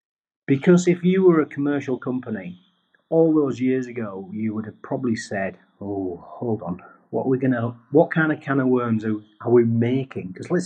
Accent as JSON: {"language": "English", "region": "Yorkshire and the Humber", "country": "United Kingdom", "said": "Being a Yorkshireman"}